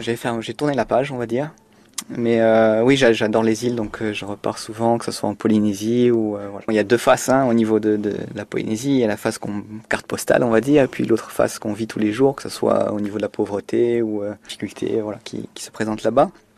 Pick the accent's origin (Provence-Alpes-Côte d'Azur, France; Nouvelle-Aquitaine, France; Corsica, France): Corsica, France; Bastia; Alors moi je suis de Bastia donc oui. J'aime bien le nord.